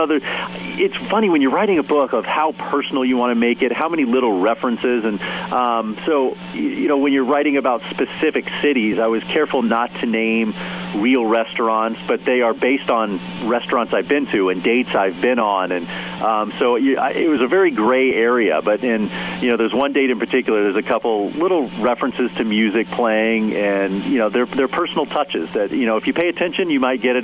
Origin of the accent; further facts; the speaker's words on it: Dallas, Texas, United States; That is where I'm from. Born and raised in Texas, and I grew up in Dallas, Texas, but lived all over and traveled all over